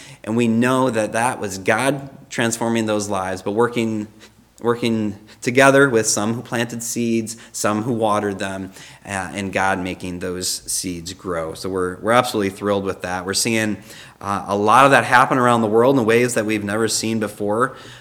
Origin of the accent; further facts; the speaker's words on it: Boyne City, Michigan, United States; So I grew up in Boyne City.